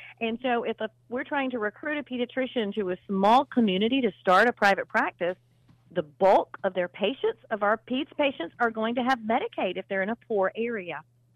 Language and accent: English; North Carolina, United States; So I am from North Carolina, and while we are not as low populated as North Dakota, we do still have significant amounts of rural areas in our state.